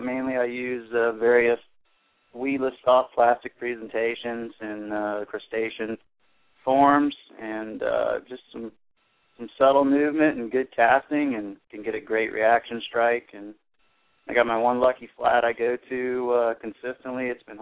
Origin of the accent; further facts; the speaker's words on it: Jacksonville, Florida, United States; I'm from Jacksonville, Florida. Actually, Atlantic Beach technically is where I live. I'm on the beach side of town here